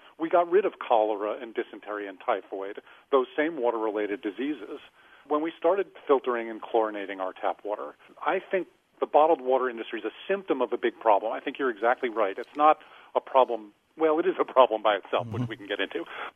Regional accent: New York City, New York, United States; I grew up in New York City originally, a city that has a wonderful public water supply.

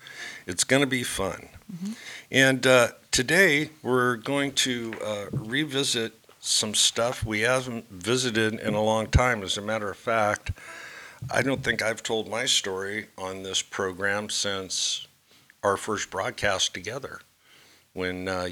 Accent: Ohio, United States; also born or lived in Kansas City / Minnesota / California; And I was born back in Kansas City, Missouri. I grew up in Ohio and Minnesota, and eventually into California

